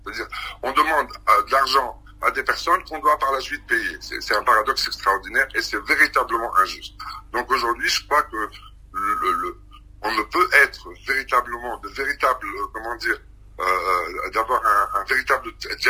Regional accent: Tunisia; On a la liberté, la preuve, c'est que je peux discuter avec vous et rentrer après chez moi en Tunisie. On a la dignité puisqu'on se sent tunisien

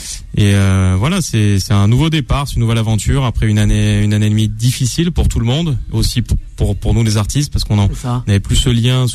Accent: Nice, Provence-Alpes-Côte d'Azur, France; also born or lived in Marseille; Ouais, oui, oui, ouais. J'ai grandi à Nice. Je suis né à Marseille, j'ai grandi à Nice.

